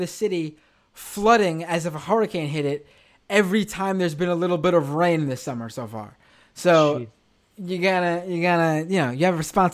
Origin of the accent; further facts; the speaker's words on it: New York, United States; I can tell you as a New Yorker, he has not followed through.